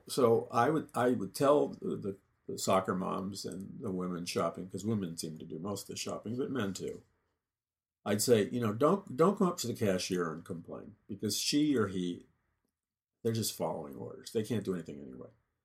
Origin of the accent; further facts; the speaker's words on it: New York City, New York, United States; I said, I grew up in New York City in Jackson Heights, Queens, which was a predominantly Jewish neighborhood.